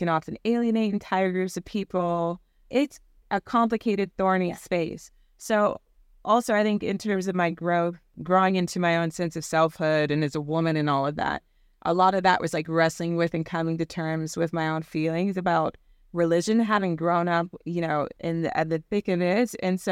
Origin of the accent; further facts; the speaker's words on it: the South, United States; So for me, growing up in the South, where there was definitely that sense of, you know, the legacy of the brown paper bag rule